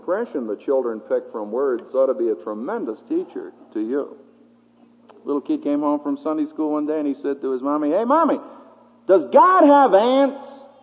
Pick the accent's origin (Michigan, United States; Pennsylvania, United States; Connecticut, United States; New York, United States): Pennsylvania, United States; Philadelphia